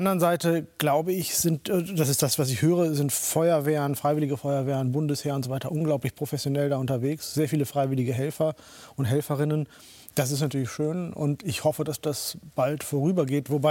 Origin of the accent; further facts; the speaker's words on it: Germany; ich bin ja Deutscher